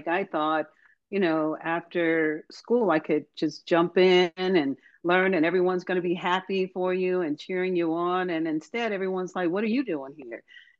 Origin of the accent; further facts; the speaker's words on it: Detroit, Michigan, United States; my hometown of Detroit